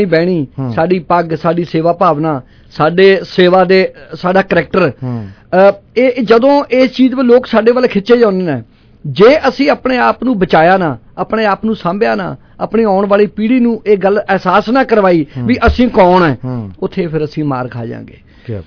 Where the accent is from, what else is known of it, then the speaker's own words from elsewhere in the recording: Niholka, Punjab, India; ਸਾਡਾ ਪਿੰਡ ਕੱਟ ਕੇ ਮੋਹਾਲੀ ਜ਼ਿਲ੍ਹੇ ਦੇ ਵਿੱਚ ਆ ਗਏ ਨੇ, ਬਿਲਕੁਲ ਕੁਰਾਲੀ ਦੇ ਚੜ੍ਹਦੀ ਵਾਲੇ ਪਾਸੇ ਸਾਡਾ ਪਿੰਡ ਹੈ, ਉਹਦਾ ਨਾਂ ਹੈ ਨਿਹੋਲਕਾ। ਸੋ ਮੇਰਾ ਜਿਹੜਾ ਬਚਪਨਾ ਹੈ